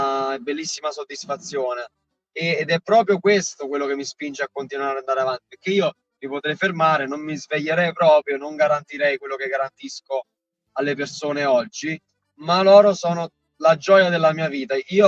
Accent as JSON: {"language": "Italian", "region": "Campania", "country": "Italy", "said": "stavano tornando dalle mie parti, diciamo in Cilento così"}